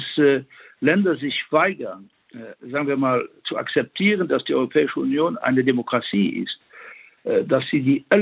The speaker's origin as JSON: {"language": "German", "country": "Luxembourg", "said": "auch als Luxemburger eine Differenz machen zwischen den Wörtern"}